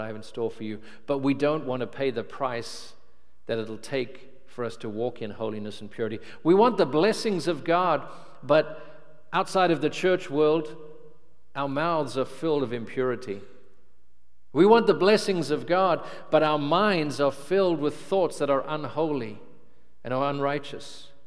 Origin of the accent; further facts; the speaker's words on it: Cape Town, Western Cape, South Africa; moved away as an adult; now in New Orleans, United States; I grew up in Cape Town, South Africa, and just 6 years ago had moved to America with no idea that I would ever see New Orleans, let alone live there.